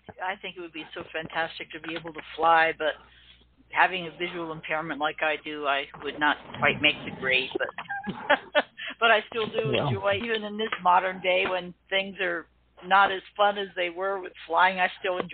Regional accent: Long Island, New York, United States; when I was a child, I grew up out on Long Island in New York, and we were right in the flight pattern for Kennedy Airport

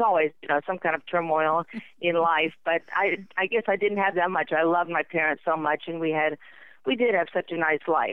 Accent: Memphis, Tennessee, United States; born there; Okay, I was born in Memphis, Tennessee, at Baptist Hospital

